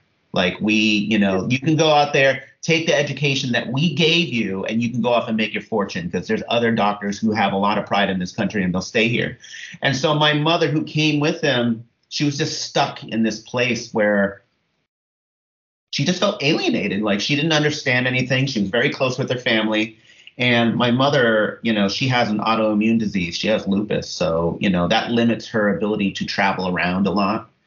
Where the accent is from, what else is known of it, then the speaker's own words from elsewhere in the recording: Brooklyn, New York, United States; born there; So I was born in Brooklyn, 1975. My parents were doctors from Thailand. And so culturally, you know, my parents raised me with an Eastern kind of, you know, view from Thailand, from Bangkok.